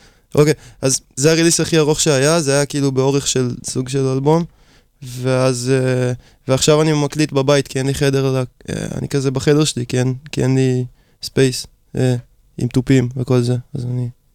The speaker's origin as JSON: {"language": "Hebrew", "town": "Rishon LeZion", "region": "Central District", "country": "Israel", "said": "אני מראשון."}